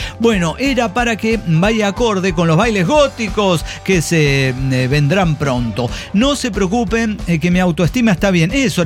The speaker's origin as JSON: {"language": "Spanish", "town": "San Francisco", "region": "Córdoba", "country": "Argentina", "tie": "born or raised there", "said": "Esta historia y la de la chica sorda transcurrió en mi tierra natal, San Francisco, Córdoba, cuando era un veinteañero."}